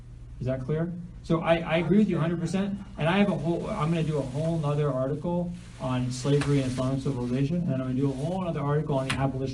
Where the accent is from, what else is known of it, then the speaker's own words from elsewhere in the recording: United States; So I'm American. My family owned slaves.